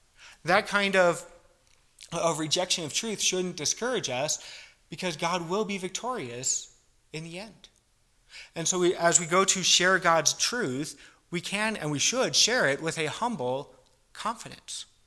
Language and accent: English; East Coast, United States; I grew up on the East Coast, pretty close to Philadelphia.